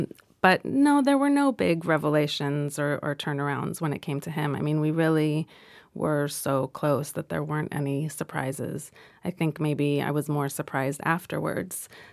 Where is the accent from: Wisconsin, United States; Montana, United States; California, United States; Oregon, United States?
California, United States; Los Angeles; It seemed very normal growing up in Los Angeles.